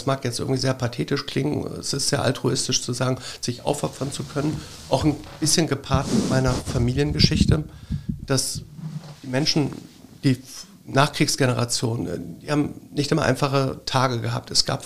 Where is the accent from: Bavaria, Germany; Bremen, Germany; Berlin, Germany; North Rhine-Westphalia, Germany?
Bremen, Germany; born there; Ich bin gebürtiger Bremer. Meine Eltern kamen aus Griechenland.